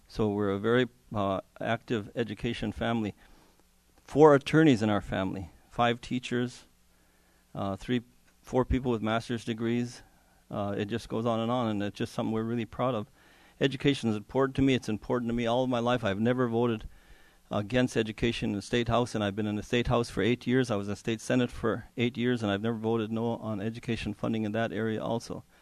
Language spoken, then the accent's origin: English; Angoon, Alaska, United States; I was raised in Angoon, Alaska, small little Tlingit village on Admiralty Island.